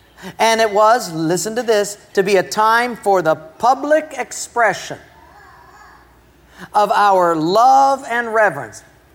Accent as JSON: {"language": "English", "region": "Hawaii", "country": "United States", "tie": "born or raised there"}